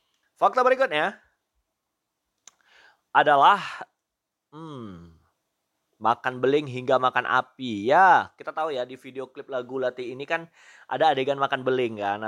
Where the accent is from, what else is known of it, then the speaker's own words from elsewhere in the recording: Medan, North Sumatra, Indonesia; Ini logat aku udah Jawa kali kan, ya. Aku memang orang Medan ya, aku orang Medan, tapi ketahuilah bahwasanya suku aku Jawa. Aku puja kesuma ya. Jadi medokku udah oke lah ya.